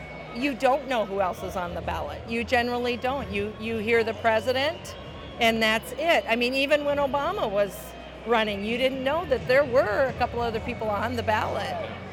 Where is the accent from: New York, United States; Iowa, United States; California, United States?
Iowa, United States; Okoboji; I'm from Okoboji, Northwest Iowa